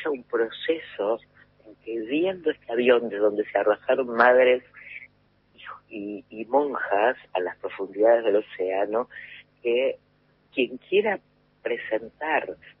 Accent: Argentina; lo que nosotros tenemos que hacer aquí como argentinos?

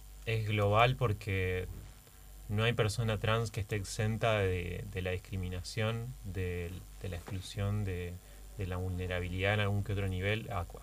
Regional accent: Paraná, Entre Ríos, Argentina; Siempre en Paraná.

